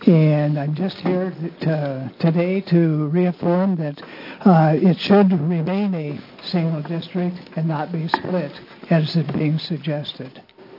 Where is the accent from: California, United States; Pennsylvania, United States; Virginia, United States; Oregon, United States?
Oregon, United States; Salem; I was born and raised in Salem and have spent most of my adult life here in Salem. I've lived in West Salem for the past 10 years